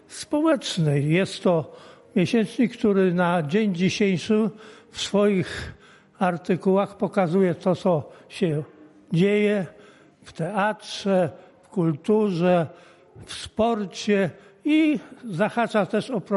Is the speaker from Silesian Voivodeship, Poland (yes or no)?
no; Dębica, Subcarpathian Voivodeship, Poland; bo ja pochodzę z Dębicy, przyjeżdżałem tu 50 lat temu, 50, czyli trochę lat już mam dzisiaj